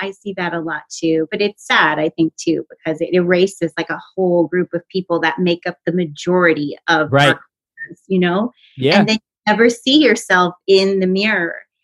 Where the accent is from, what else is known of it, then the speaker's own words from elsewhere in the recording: United States; I think because we're American and we see this, because we're, I think we're woker in that sense.